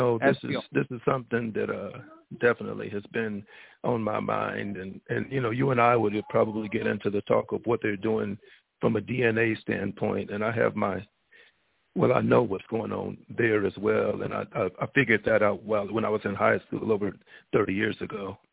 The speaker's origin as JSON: {"language": "English", "town": "Lexington", "country": "United States", "said": "I'm from Lexington."}